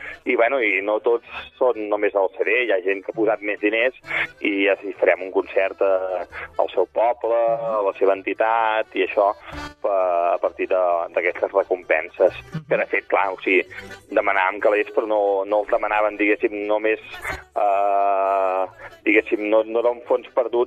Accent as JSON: {"language": "Catalan", "town": "Sabadell", "region": "Catalonia", "country": "Spain", "said": "Els músics som jo, de Sabadell"}